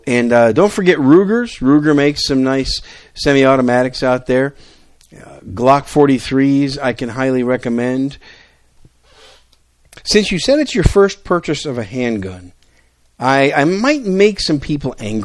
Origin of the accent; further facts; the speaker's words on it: Wisconsin, United States; The first email that I want to talk about comes from Aaron in Wisconsin, my home state.